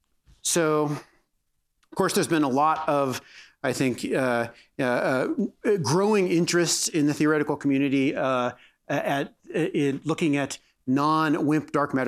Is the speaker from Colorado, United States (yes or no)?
yes; Colorado, United States; I am originally from Colorado, so it's felt like that this week.